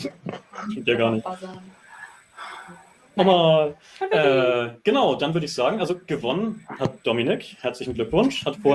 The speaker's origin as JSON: {"language": "German", "region": "Hamburg", "country": "Germany", "said": "Als Hamburger kann ich sagen, Mann."}